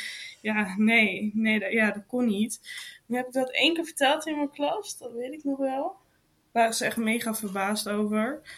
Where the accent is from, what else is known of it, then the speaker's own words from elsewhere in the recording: Terwolde, Gelderland, Netherlands; ik kom dan uit Terwolde en dat is een heel klein boerenplekje, zeg ik altijd.